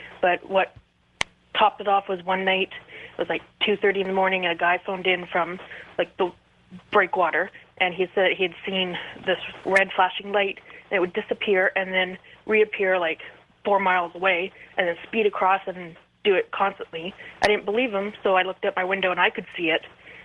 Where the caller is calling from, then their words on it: Victoria, British Columbia, Canada; I'm calling from Victoria, BC, Canada.